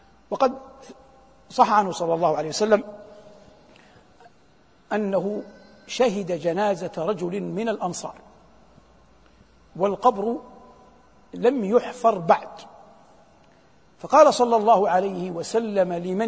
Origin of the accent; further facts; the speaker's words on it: Saudi Arabia; بلادنا المملكة العربية السعودية